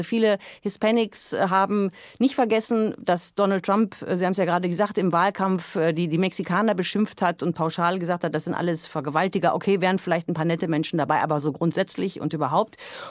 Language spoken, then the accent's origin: German; Germany; Als Deutscher kann man nicht aufhören zu staunen.